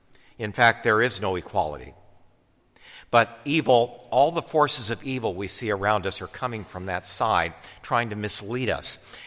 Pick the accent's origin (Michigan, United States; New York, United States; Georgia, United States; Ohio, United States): Ohio, United States; Akron; I grew up in Akron.